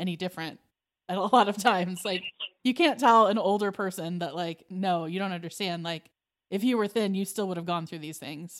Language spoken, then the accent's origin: English; Indiana, United States; No, I'm actually from Indiana, like Northern Indiana.